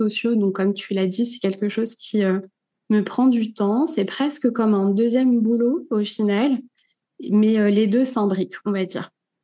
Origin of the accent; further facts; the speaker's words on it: Normandy, France; also born or lived in Paris; now in Nice, France; j'ai 33 ans, je suis normande mais je vis à Nice après avoir vécu plus de 10 ans à Paris.